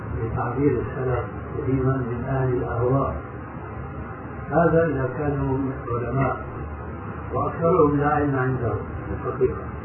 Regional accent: Syria; يعني في مثل عام عندنا في سوريا يقول

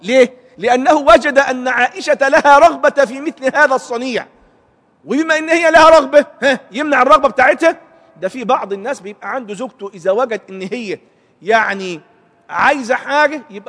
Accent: Egypt; اشبه ما يكون بالتحطيب اللي بيعملوه جماعه الصعيده عندنا في مصر

